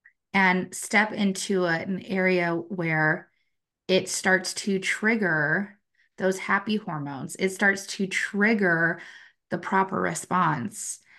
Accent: San Diego, California, United States; I came from San Diego. I think $5 was when I was a child.

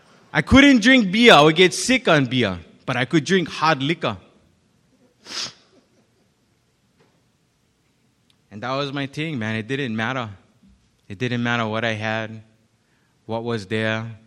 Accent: Kailua, Hawaii, United States; We used to go to, we grew up in Kailua. We used to go to this little store around the corner.

